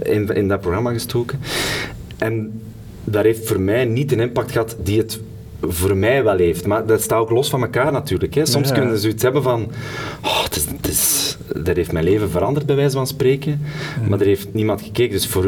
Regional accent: Sint-Niklaas, East Flanders, Belgium; En een centrumstad waar ik vandaan kom, namelijk Sint-Niklaas, waar geen hol gebeurt.

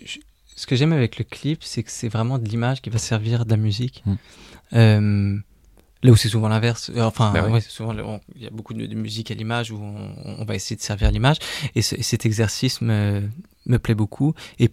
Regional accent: Quebec, Canada; Et moi, j'ai grandi au Québec.

